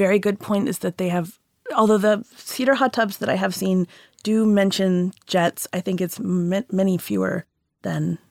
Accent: Houston, Texas, United States; I grew up in Houston.

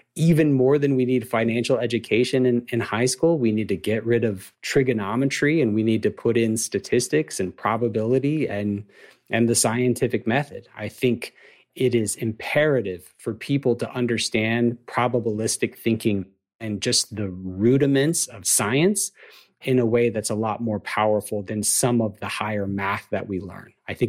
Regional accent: Atlanta, Georgia, United States; I'm from Atlanta

